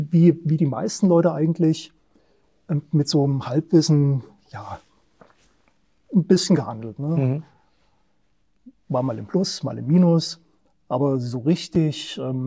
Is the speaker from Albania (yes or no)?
no; Dresden, Saxony, Germany; born there; Tatsächlich bin ich in Dresden geboren, ja.